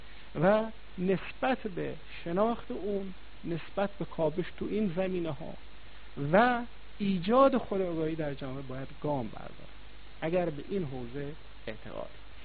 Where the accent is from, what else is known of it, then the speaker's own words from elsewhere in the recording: Iran; به عنوان دانشجویان این حوزه و به عنوان یک ایرانی